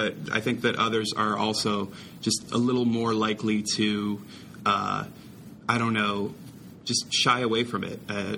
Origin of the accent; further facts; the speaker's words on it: Detroit, Michigan, United States; now in Atlanta, United States; I'm in Atlanta now, so I still love Detroit. It's still my hometown